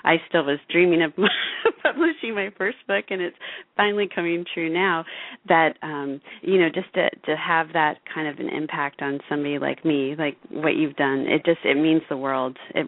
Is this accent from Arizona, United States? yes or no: no; Ohio, United States; also born or lived in Evanston, United States; And then we both lived in Ohio, me for most of my life